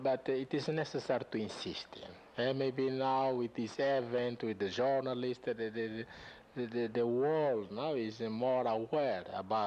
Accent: Baucau, Timor-Leste; Yes, I am from Baucau.

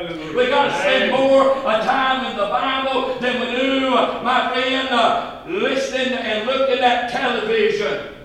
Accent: North Carolina, United States; I told you last night I was born and raised in Stokes County, North Carolina. Daddy had a big farm, 111 acres on that farm.

